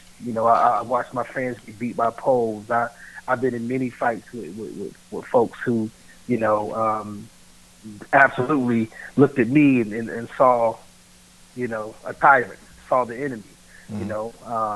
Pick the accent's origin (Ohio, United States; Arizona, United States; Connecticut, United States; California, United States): Ohio, United States; Dayton; man. I'm just a 40-year-old man who was born and raised in Dayton, Ohio. To me, I think it's the greatest city on the planet.